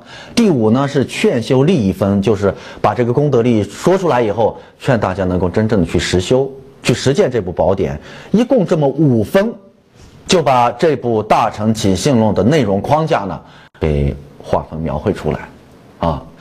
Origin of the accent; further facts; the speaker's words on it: China; 那么我们中国人还有一个心性特点是最容易相应的是什么，